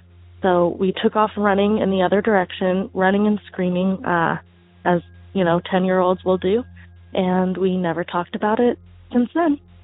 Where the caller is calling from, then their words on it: Tucson, Arizona, United States; I'm calling from Tucson, Arizona.